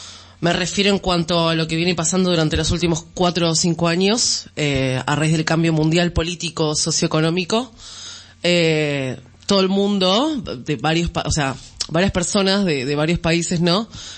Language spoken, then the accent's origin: Spanish; Argentina; moved away; also born or lived in Brazil; En mi situación, que soy argentina, como países como el Mercosur, ¿no? Vamos a suponer, yo viví 5 años en Brasil